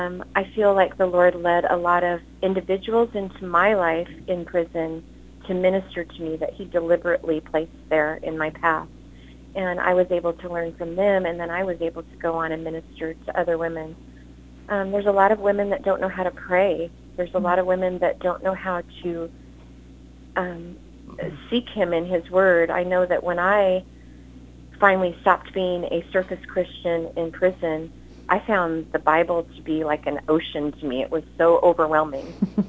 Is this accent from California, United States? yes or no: yes; California, United States; I am from Southern California